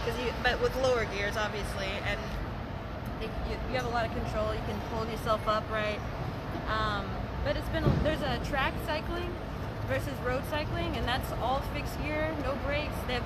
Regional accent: Chicago, Illinois, United States; now in New York, United States; I'm from Chicago.

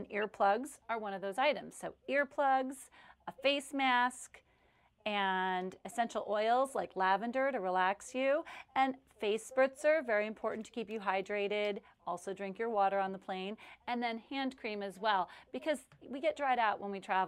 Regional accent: New Orleans, Louisiana, United States; maybe you want to head to my hometown, New Orleans.

